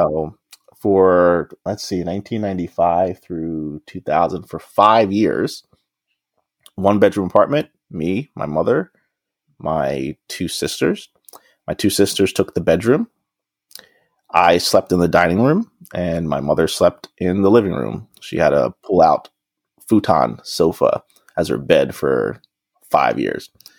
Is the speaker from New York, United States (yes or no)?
no; Trenton, New Jersey, United States; also born or lived in Nigeria; So I was born in Nigeria. I don't remember anything. I moved here. I was a year and a half or maybe 2 years old. And we moved to Trenton, New Jersey.